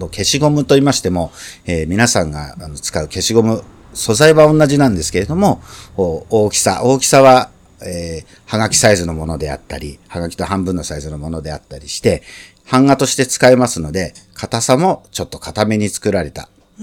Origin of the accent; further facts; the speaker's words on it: Tanashi, Tokyo, Japan; also born or lived in Kanazawa; 小学校5年生の時に田無小学校に転校してきまして、うん、それから青春時代はずっと田無保谷のエリアで過ごしておりまして、今は住んでるのは東村山になります。